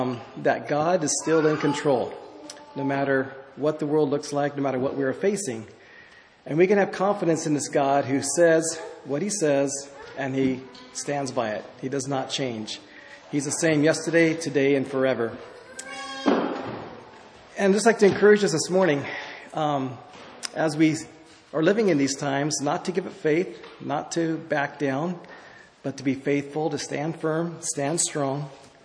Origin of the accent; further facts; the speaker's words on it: Hermiston, Oregon, United States; we are from Oregon, from Hermiston, Oregon. 42 driving hours from here, so.